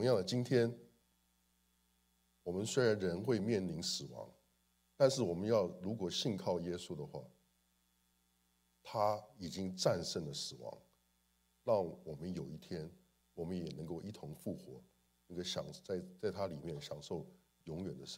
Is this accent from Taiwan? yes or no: no; China; 你知道我们中国人很多时候会讲究一个好死，有个好死。